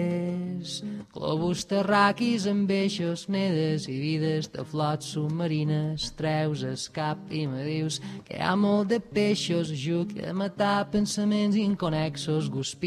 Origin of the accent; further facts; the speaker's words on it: Balearic Islands, Spain; Eso es un poco los mallorquines, porque aunque sea catalán, soy de Mallorca, de Mallorca, ¿no? Que es una isla y tenemos mucho...